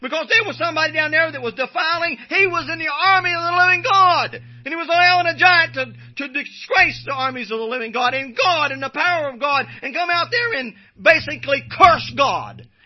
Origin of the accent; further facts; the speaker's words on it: West Virginia, United States; just the fact that I'm from West Virginia and I drove freely from there, not asking anybody any permission, all the way out here to Missouri